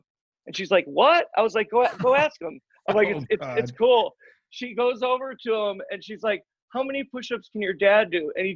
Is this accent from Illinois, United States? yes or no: yes; Chicago, Illinois, United States; I grew up in Chicago. So we'd drive up to Wisconsin to snowboard every weekend.